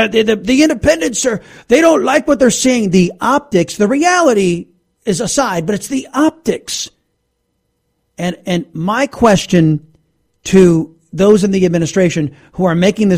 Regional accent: Texas, United States; Appreciate the call from my home state of Texas.

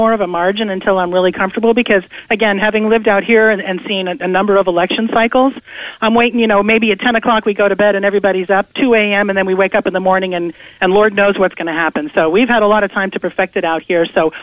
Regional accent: New Jersey, United States; now in Oregon, United States; my husband is from Waterloo, and I am from New Jersey, so this just feels really kind of perfect.

